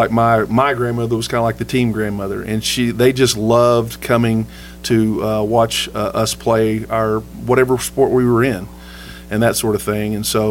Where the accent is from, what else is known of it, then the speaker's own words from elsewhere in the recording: Odessa, Texas, United States; actually, born and raised in Odessa.